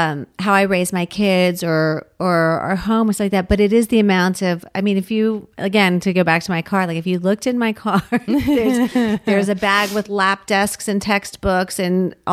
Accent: Washington, D.C. area, United States; I grew up 7 miles outside of Washington, D.C.

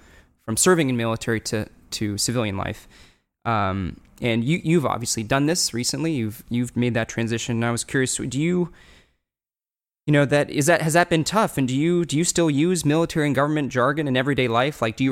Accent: Kansas City, Missouri, United States; I come from Kansas. You know, how do you get somebody from my hometown, Kansas City, to care about the situation in Syria or Darfur

